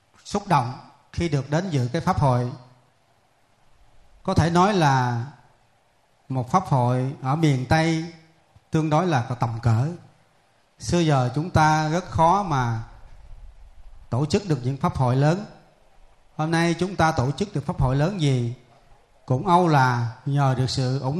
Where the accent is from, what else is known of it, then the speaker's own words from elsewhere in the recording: Mekong Delta, Vietnam; Đây là một cái phước của cái người miền Tây chúng ta. Vì tôi cũng là ở quê tôi cũng cách đây không xa, tôi qua bên cầu là quê tôi rồi.